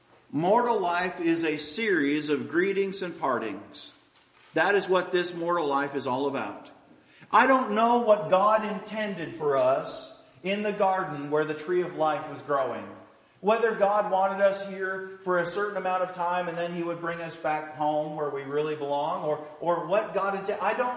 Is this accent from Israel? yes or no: no; Canada; moved away as an adult; now in United States; I grew up in Canada. I moved to the United States when I was 26 years old